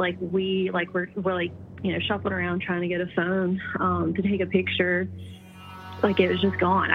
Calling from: Virginia, United States; from Virginia.

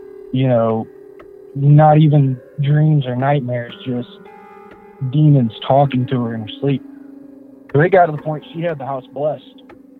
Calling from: Warner Robins, Georgia, United States; I live in Warner Robins, Georgia.

